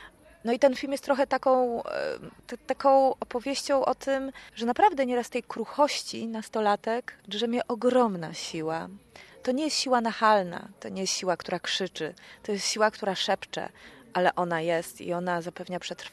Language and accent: Polish; United States; Ja dzieciństwo spędziłam w Stanach Zjednoczonych i również my, dzieciaki, byliśmy bardziej zasymilowani z amerykańską społecznością